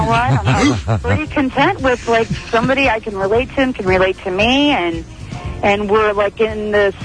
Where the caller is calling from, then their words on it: Palm Beach, Florida, United States; Palm Beach.